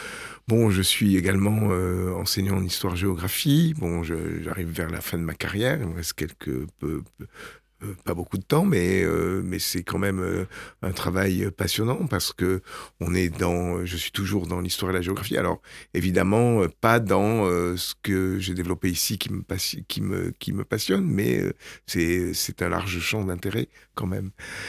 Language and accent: French; Nîmes, Occitanie, France; Bon, je suis nîmois d'origine, je suis né à Nîmes, j'ai vécu très longtemps dans le quartier du chemin bas d'Avignon, donc, j'ai fait mes études dans la région, à Montpellier